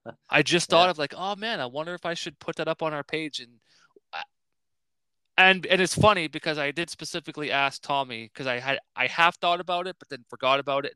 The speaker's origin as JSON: {"language": "English", "country": "Canada", "said": "I know I'm Canadian, and I... height, 1.9 meters."}